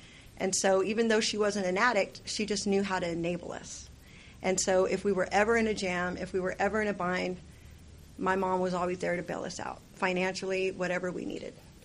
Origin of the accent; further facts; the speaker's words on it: Corpus Christi, Texas, United States; I'm from Corpus.